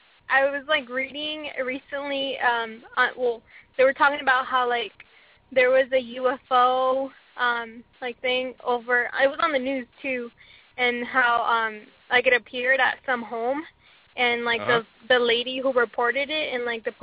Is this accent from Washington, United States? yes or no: yes; Washington, United States; Washington State.